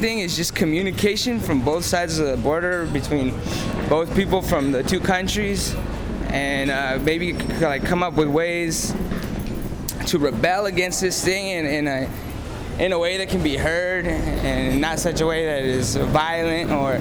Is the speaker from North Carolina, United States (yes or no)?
no; San Francisco, California, United States; I'm from San Francisco. And I came down here, well, because my parents are both, they came here illegally.